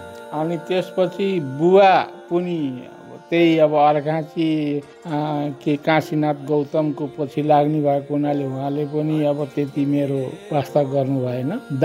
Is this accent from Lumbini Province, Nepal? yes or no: yes; Lumbini Province, Nepal; also born or lived in Kapilvastu; मेरो बाल्यकाल गुल्मी जिल्लामै बित्यो।